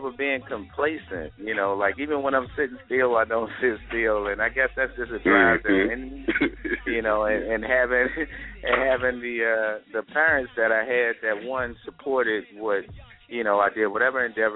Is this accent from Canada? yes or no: no; Brooklyn, New York, United States; You know, I grew up in Brooklyn, Flatbush, you know what I'm saying? And at the time, it wasn't one of the best of neighborhoods, you know what I'm saying?